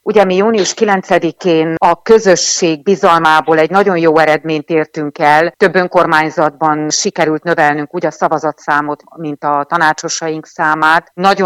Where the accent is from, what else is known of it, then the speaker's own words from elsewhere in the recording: Maramureș, Romania; hogy lehet itt Máramarosban büszkén felvállalni azt, hogy magyarok vagyunk